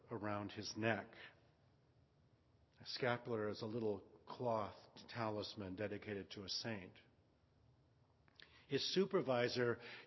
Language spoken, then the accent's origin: English; Detroit, Michigan, United States; Of all the lines in Marge Piercy's difficult poem about Detroit, my hometown, that's the one that stands up for me.